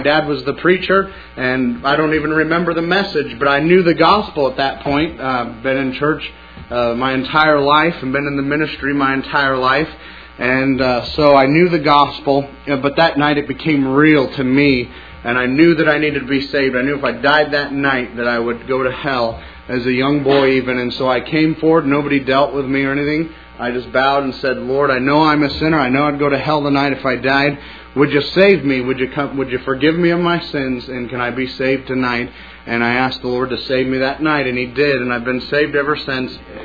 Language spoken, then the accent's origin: English; Apache Creek, New Mexico, United States; I'm from Apache Creek Deaf and Youth Ranch. It's the closest town to it is 20 miles, and it's about 400 people. And it's just really up in the mountains in the middle of nowhere. It's located in the largest county of New Mexico, Catron County